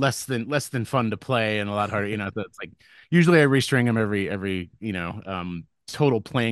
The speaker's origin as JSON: {"language": "English", "town": "Kansas City", "region": "Missouri", "country": "United States", "also_born_or_lived": "Atlanta", "said": "I was in Atlanta for 12 years. Uh-huh. And then moved back to, I was from Kansas City, but I moved back to Kansas City last winter"}